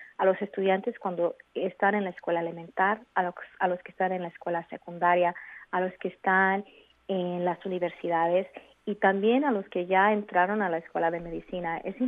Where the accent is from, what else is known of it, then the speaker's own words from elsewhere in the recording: California, United States; me crié en el Valle de San Joaquín y con la meta y la esperanza de regresar al Valle de San Joaquín, aquí estoy. Las personas que vivimos en este valle